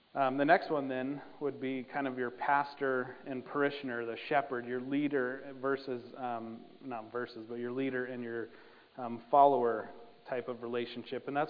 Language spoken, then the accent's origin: English; Sundance, Wyoming, United States; now in Newton, United States; I grew up in Sundance, Wyoming, but my family was here in Newton, my extended family.